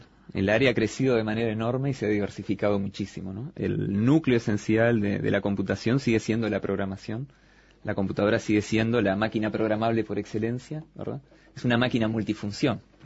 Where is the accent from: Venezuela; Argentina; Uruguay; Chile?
Uruguay; Montevideo; born or raised there